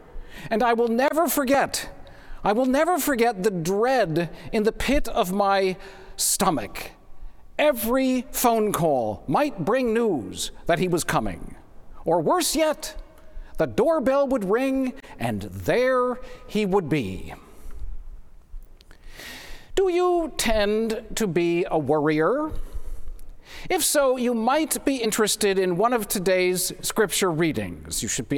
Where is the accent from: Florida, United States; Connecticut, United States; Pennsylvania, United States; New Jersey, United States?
New Jersey, United States; When I was growing up in New Jersey, on many a Saturday afternoon, my mother would walk us to the nearby town center for shopping